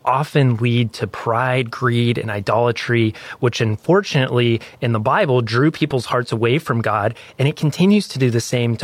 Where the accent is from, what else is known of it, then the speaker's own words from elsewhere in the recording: New Mexico, United States; Like Walter from my home state in New Mexico, let's take a listen to his story.